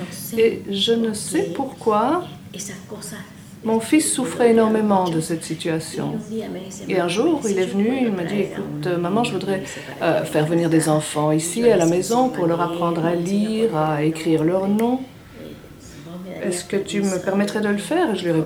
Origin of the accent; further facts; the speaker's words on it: Chile; Nous sommes originaires du Chili.